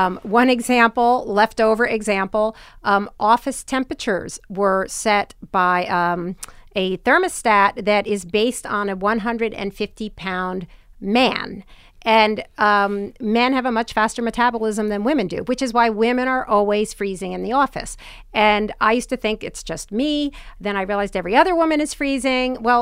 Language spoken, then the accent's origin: English; New Jersey, United States; How I was born and raised in New Jersey, so I do not take that as fine with me, right?